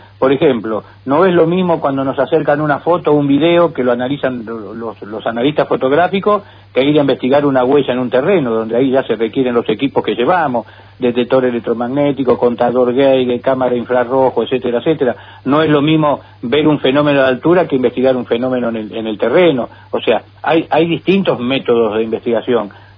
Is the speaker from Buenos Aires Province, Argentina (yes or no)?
yes; Ensenada, Buenos Aires Province, Argentina; born there; mis viejos tenían un kiosco de diarios y revistas donde nací yo en Ensenada